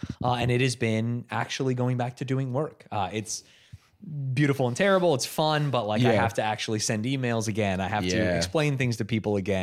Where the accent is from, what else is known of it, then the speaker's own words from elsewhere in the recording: United States; I'm American.